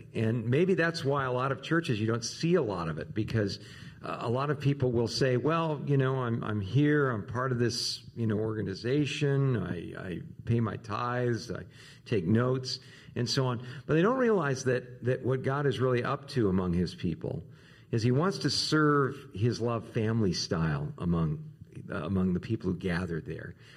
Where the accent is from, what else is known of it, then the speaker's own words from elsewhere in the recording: Tucson, Arizona, United States; hey, you know … I'm from Tucson and all this.